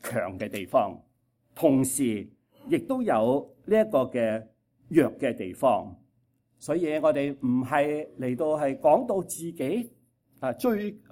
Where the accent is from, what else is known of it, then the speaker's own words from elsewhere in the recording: Guangdong, China; 我哋广东人有一句咁样话